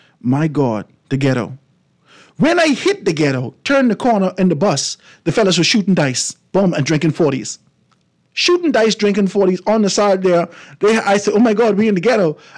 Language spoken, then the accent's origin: English; Bahamas; And I came from the Bahamas.